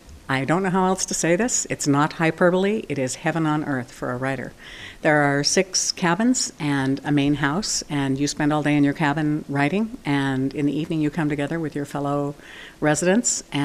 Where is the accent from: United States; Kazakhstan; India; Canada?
United States; Seldovia, Alaska; now in Homer, United States; Kachemak Bay made me. I was raised in Seldovia. I live in Homer now.